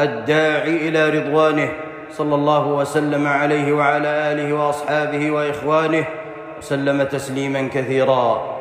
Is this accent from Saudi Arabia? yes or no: yes; Saudi Arabia; فكلها محظورة في بلادنا المملكة العربية السعودية